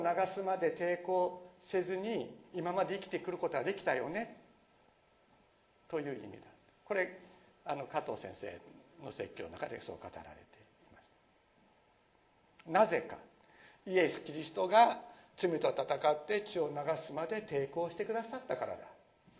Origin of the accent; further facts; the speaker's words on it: Nagasaki, Japan; 私は長崎というところで育ちました。長崎といえばもう殉教の地で